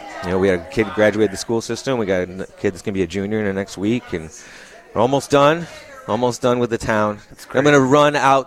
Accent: Albany, New York, United States; I grew up in the Albany area, and that's kind of far away, right? It's not as close as, like, here. It's, like, 2.5 hours.

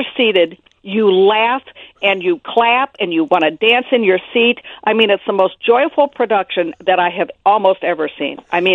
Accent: St. Louis, Missouri, United States; I grew up in St. Louis, so I was used to seeing those Clydesdales

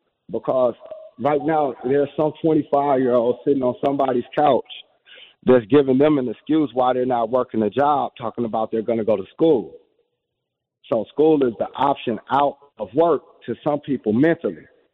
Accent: Racine, Wisconsin, United States; Oh, I'm not from Milwaukee. Oh. I'm from Racine.

